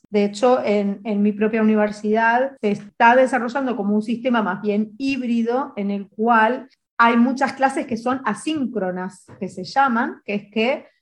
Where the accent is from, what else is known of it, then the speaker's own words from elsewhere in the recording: Colonia del Sacramento, Colonia, Uruguay; yo soy del interior, yo nací en Colonia del Sacramento, y en ese momento, bueno, muchas veces viajaba de Colonia a Montevideo estaba instalada allá en Montevideo, pero sí que viajaba a ver a mi familia.